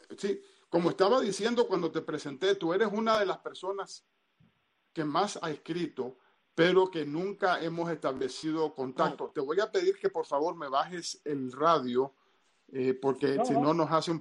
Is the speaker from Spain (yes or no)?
no; Washington, District of Columbia, United States; yo te voy a decir una cosa, yo me crié en Washington.